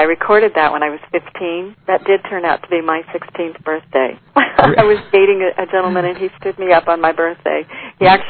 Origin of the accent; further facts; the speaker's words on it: California, United States; we were just kids from California.